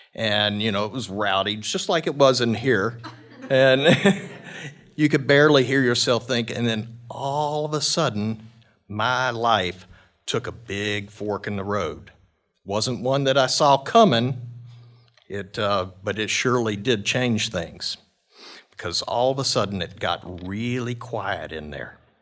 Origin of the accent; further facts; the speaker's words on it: Shreveport, Louisiana, United States; My hometown is Shreveport, Louisiana, and that's